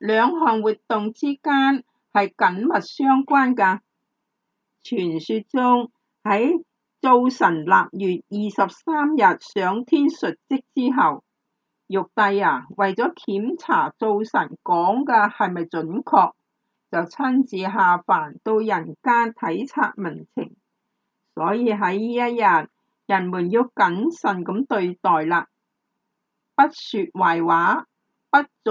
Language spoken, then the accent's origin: Cantonese; Guangdong, China; 我们广东人啊，还要开油锅、炸角仔啊、茶跑之类的年品来招待亲友的。